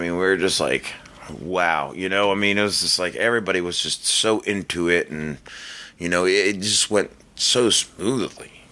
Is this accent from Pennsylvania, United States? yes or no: no; Baltimore, Maryland, United States; Sean K. Preston's going to be there, which I know from Baltimore, my hometown.